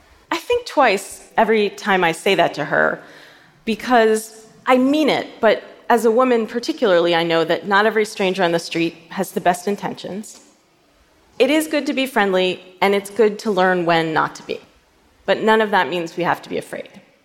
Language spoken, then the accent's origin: English; New York, United States; which I'm a New Yorker, so that means I was actually standing in the street on the storm drain